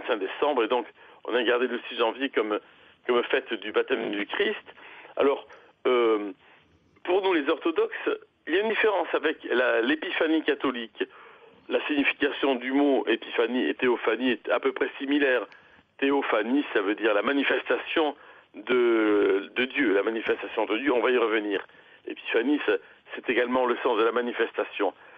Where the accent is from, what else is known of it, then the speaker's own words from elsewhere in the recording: France; Je suis français moi-même, et puis voilà, donc nous avons une paroisse à Tours.